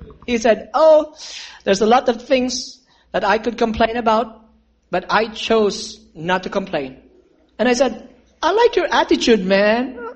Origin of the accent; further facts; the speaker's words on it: Philippines; Said, I told you, I'm from the islands, from the Philippines.